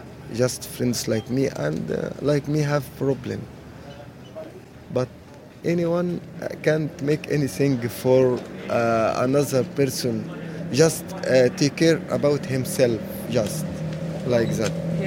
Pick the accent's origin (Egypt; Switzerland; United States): Egypt; English is a second language; moved away as an adult; now in Seoul, South Korea; I'm from Egypt.